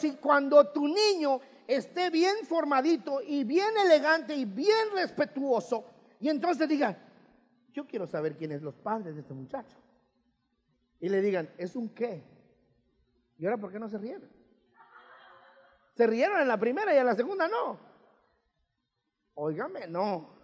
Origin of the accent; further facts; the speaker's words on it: Mexico; moved away; cuando nosotros venimos de México para acá